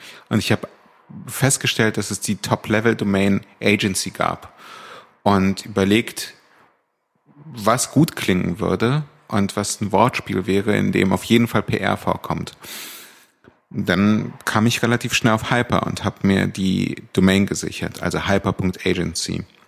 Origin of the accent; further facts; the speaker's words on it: Berlin, Germany; ich komme nun mal aus Charlottenburg und bin dann später zum Studieren nach Köln und Hamburg gegangen. Irgendwann zurückgekommen und der klassische Berliner bleibt mehr oder weniger in seinem Kiez. Und jetzt bin ich in Schmargendorf gelandet, was ein Stadtteil von Wilmersdorf ist